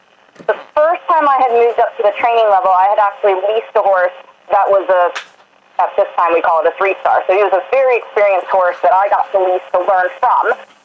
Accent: Maryland, United States; And I grew up at Wauradaka in Maryland

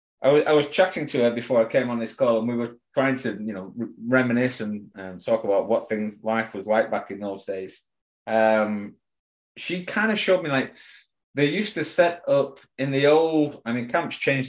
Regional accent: Preston, North West England, United Kingdom; also born or lived in London, United Kingdom; Yeah, I'm joining you from the northwest of England, a city called Preston. I'm a proud Prestonian.

